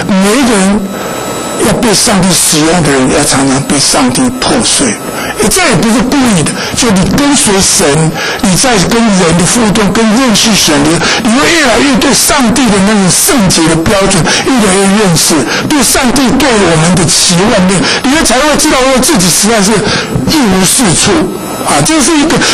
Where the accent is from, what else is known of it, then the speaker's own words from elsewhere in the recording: China; 我们中国人讲了，人之初性本善